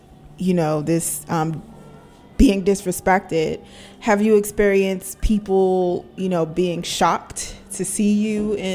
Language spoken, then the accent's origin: English; United States; probably because they know that I'm American, and then the people that are with me are American.